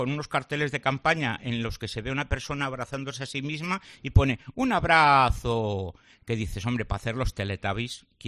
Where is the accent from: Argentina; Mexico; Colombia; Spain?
Spain; Catalonia; yo soy catalán